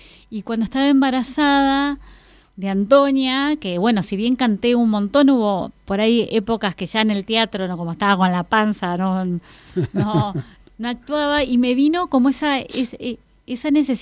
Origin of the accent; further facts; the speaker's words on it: Ayacucho, Buenos Aires Province, Argentina; de Mendoza y de la provincia de Buenos Aires también por mi papá, que yo nací en Ayacucho y viví los primeros años allá, pero a la vez tenía mucho urbano de haber vivido en Buenos Aires.